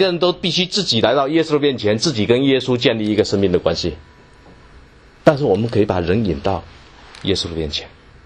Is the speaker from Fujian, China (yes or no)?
yes; Zhangzhou, Fujian, China; born there; 我出生在福建漳州，不知道大家知不知道，在漳州有个女排训练基地